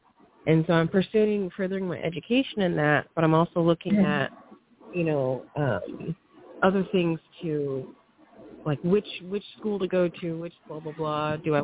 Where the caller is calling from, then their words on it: California, United States; I'm from Southern California.